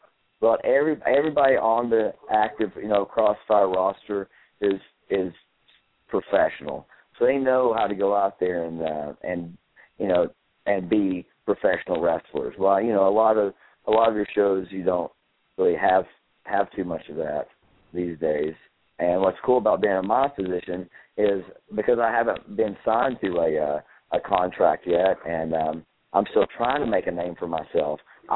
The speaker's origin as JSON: {"language": "English", "region": "Tennessee", "country": "United States", "tie": "born or raised there", "said": "So I grew up here in East Tennessee."}